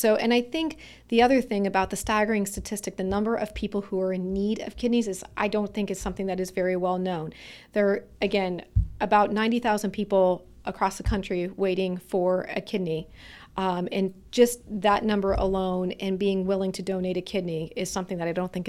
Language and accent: English; Erie, Pennsylvania, United States; I was born and raised here in the Erie community, and I am very vested in, you know, our population here